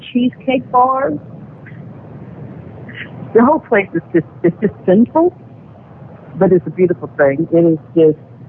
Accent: California, United States; Remember, I'm from California.

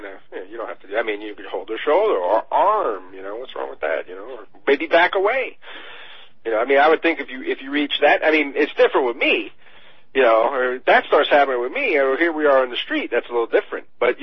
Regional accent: New York, United States; I mean, I come from New York. You know, that's a city.

